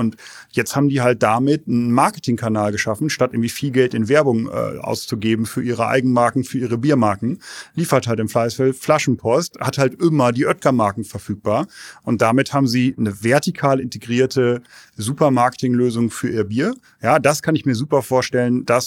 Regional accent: Germany; also born or lived in London; Wir sind da als Europäer oder als Deutsche generell so ein bisschen problemorientierter.

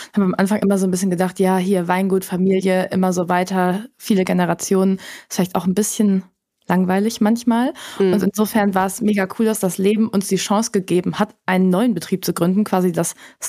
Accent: Rhineland-Palatinate, Germany; Und wir bauen natürlich beides an als Pfälzer.

